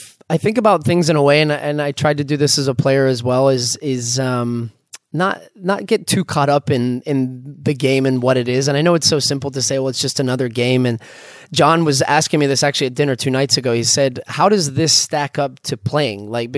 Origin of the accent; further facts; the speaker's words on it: United States; It's important to me because I feel American, and I feel, you know, as an American that has played overseas, that has experienced the game at a very high level